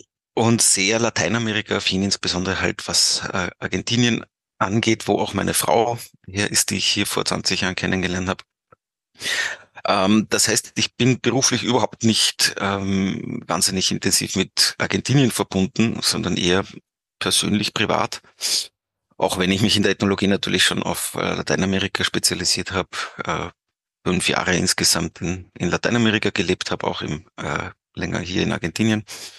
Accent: Austria; Ich bin Vater, Ehemann, ich bin Österreicher

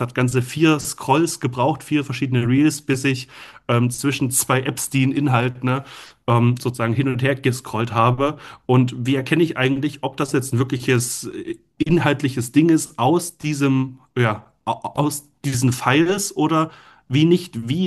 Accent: Baden-Württemberg, Germany; dass auch bei uns in Baden-Württemberg das Handyverbot ein ganz großes Thema war

